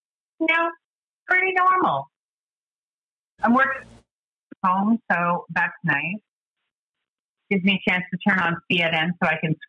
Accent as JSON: {"language": "English", "country": "Canada", "said": "Yes, I'm a Canadian."}